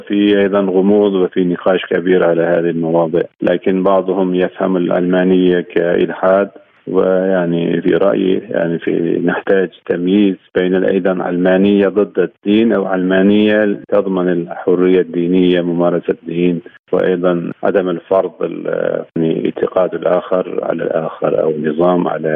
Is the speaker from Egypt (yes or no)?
no; Turkey; Arabic is a second language; يعني أعتقد في بعض الدول مثل تونس وتركيا، وأنا من تركيا